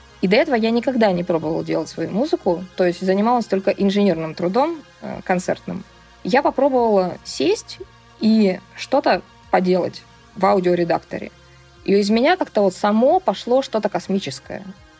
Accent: Murmansk, Murmansk Oblast, Russia; born there; Я родилась в Мурманске, чтобы доехать на юг, нужно было ехать 3 дня на поезде с самого севера на самый юг.

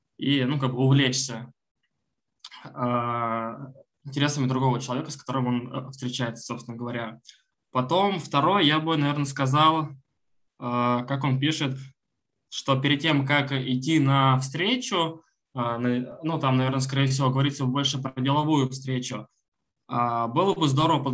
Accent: Voronezh, Voronezh Oblast, Russia; Я такой, блин, чувак, я тоже из Воронежа.

